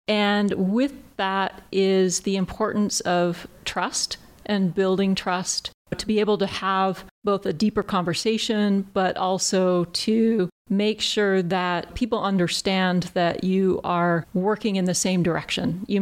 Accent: Vancouver, British Columbia, Canada; I'm from Vancouver, British Columbia.

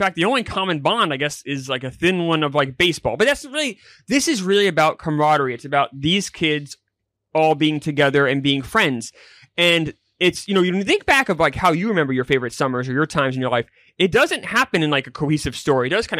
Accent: New York, United States; So when I was a kid growing up in Long Island

